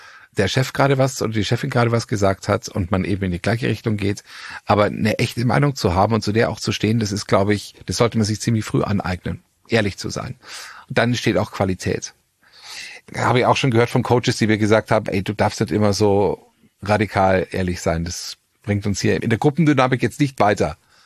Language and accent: German; Bavaria, Germany; Ich bin Bayer. Ich komme aus Bayern.